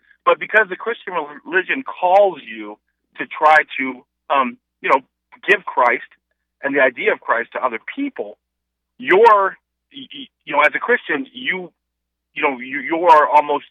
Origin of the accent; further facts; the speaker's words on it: McLean, Virginia, United States; My mom was a single mom. I grew up in McLean, Virginia, and, you know, back then, you know, she continued to go, but she didn't pressure us.